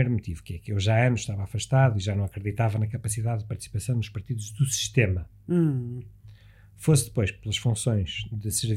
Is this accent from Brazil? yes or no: no; Porto, Norte, Portugal; mas lembra-te que eu vinha do Porto